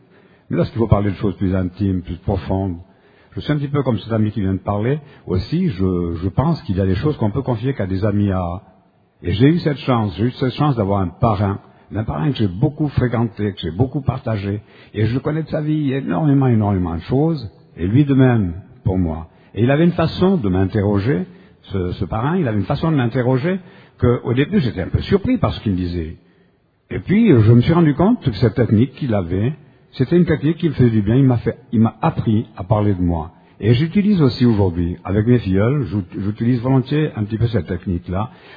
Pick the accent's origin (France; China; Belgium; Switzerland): Switzerland; Moi, je viens de Suisse et puis j'ai l'habitude de fréquenter des petits groupes, des groupes qui sont dans nos petites villes là-bas.